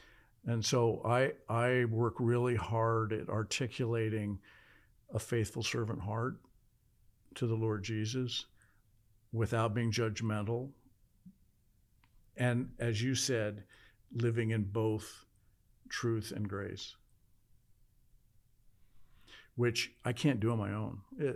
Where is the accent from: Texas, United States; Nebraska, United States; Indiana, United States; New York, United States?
Nebraska, United States; different than me growing up in Central Nebraska on a farm.